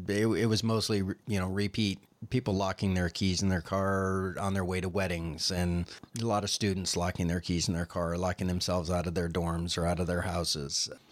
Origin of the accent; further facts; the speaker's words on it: San Francisco, California, United States; also born or lived in Hawaii; now in Port Townsend, United States; Oh, no. Like many of the people that have come to Port Townsend in the last decade or so, I'm a transplant from California by way of Hawaii.